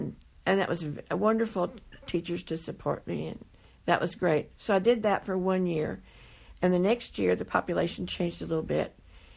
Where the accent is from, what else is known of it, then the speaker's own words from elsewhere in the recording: Abilene, Texas, United States; 2 years. After that, I came back to Abilene, my hometown.